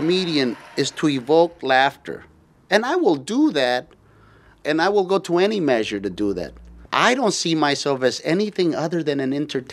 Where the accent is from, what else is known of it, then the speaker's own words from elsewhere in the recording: Los Angeles, California, United States; also born or lived in Compton; When I grew up in East Los Angeles and in Compton, I could have sold drugs or told jokes.